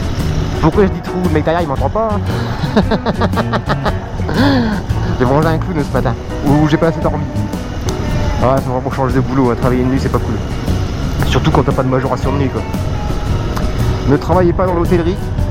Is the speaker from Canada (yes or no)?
no; Hauts-de-France, France; Et quand t'es passionné et puis on voit que je viens de Picardie.